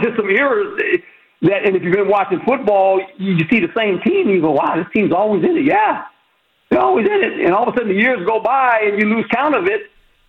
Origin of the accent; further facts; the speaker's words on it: West Coast, United States; I'm from the West Coast. I'm like you. I grew up on the West Coast